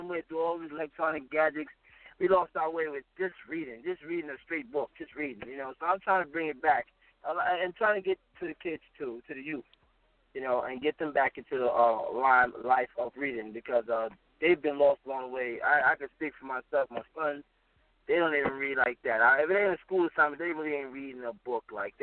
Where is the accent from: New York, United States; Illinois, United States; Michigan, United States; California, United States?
New York, United States; New York City; I'm from Harlem, New York. You know, I was born and raised there.